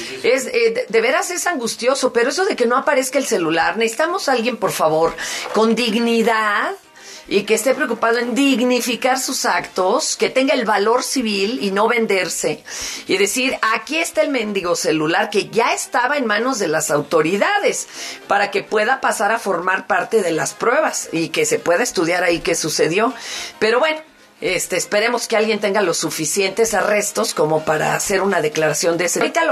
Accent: Mexico; Pues porque soy mexicana, no vemos que nada se resuelva, ¿verdad?

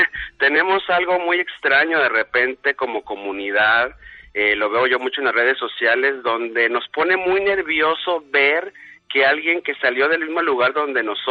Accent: Mexico; es algo que nosotros entendemos bien como mexicanos

